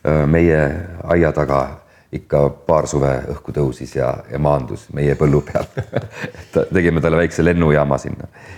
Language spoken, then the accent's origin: Estonian; Saare County, Estonia; Ega kui ma olen ka saarelt ära, siis ma olen ikkagi uhke selle üle, et ma olen saarlane.